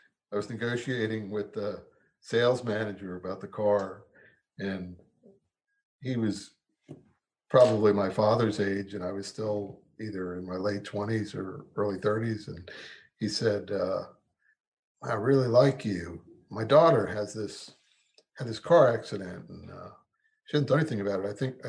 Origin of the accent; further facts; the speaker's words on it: New York City, New York, United States; I grew up in New York. I'm a Jewish kid from Brooklyn.